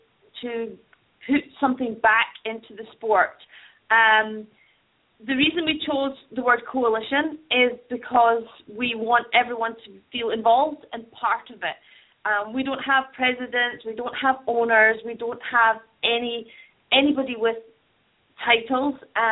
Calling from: Scotland, United Kingdom; I'm calling in from Scotland.

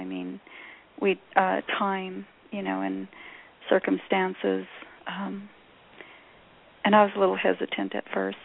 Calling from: New Mexico, United States; I'm from New Mexico

